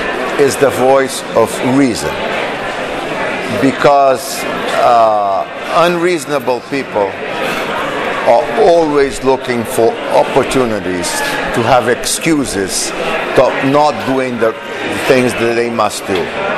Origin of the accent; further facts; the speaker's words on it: Brazil; English is a second language; I'm from Brazil.